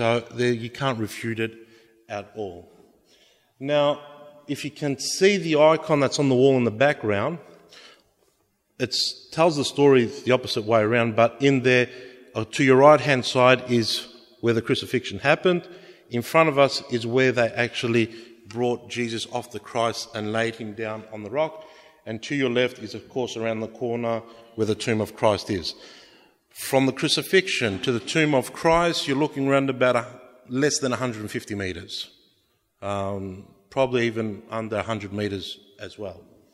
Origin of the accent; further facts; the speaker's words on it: Australia; I said, sorry, you know, I'm from Australia, so I could excuse myself.